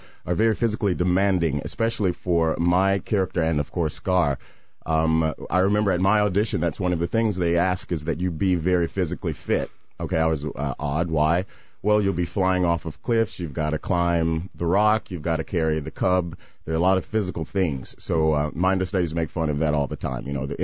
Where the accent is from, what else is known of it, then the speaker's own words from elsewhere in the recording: Georgia, United States; I'm from Georgia.